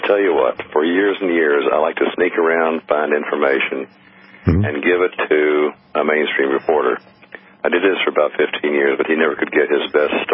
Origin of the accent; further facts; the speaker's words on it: West Virginia, United States; Okay, I said, well … from West Virginia.